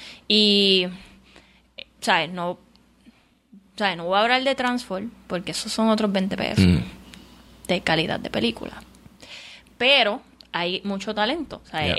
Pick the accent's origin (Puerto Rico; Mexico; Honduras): Puerto Rico; Aparecen sitcom así de Puerto Rico, que es como que, pues mira, muchacho, pero tú, y tenemos un acento que no es malo, pero ya como crecimos viéndole la televisión